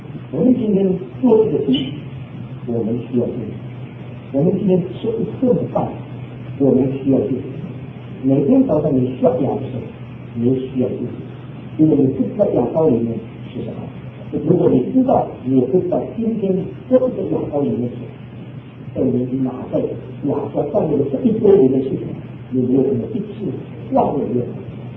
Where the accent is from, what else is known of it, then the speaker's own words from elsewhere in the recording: China; 就是我们中国人自己存在的一个信心